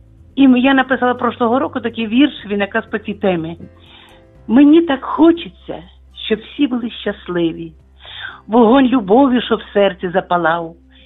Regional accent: Lviv, Lviv Oblast, Ukraine; Ми вас, львів'яни, всі дуже любимо.

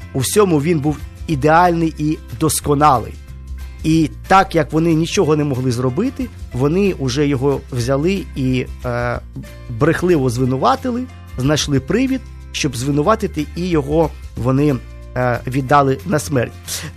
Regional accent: Kyiv, Ukraine; ми, кияни, наприклад, кияни, ми живемо в цій культурі, де ми не рубаємо курам голову, там, не колим кабана, там, і ще щось там, ну, тобто ми не живемо таким життям, ми все купуємо готове.

